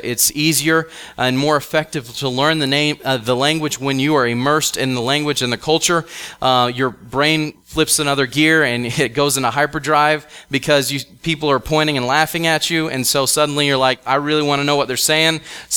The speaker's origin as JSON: {"language": "English", "town": "Buford", "region": "Georgia", "country": "United States", "tie": "born or raised there", "said": "Grew up just down the street, Garner Street, here in Buford, Georgia. And I love this town. It's my hometown, and I'm excited to be here this morning. But I am a Georgia boy, southern born."}